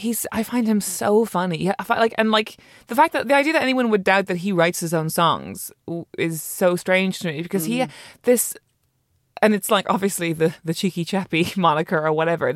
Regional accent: Ireland; because I'm Irish

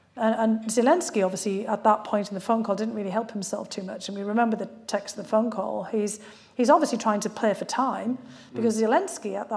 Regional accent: North East England, United Kingdom; because I come from County Durham

